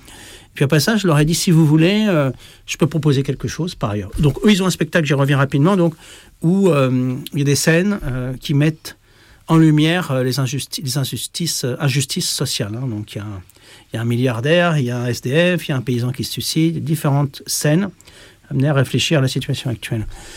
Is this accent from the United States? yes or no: no; Paris, Île-de-France, France; Alors, je viens de Paris.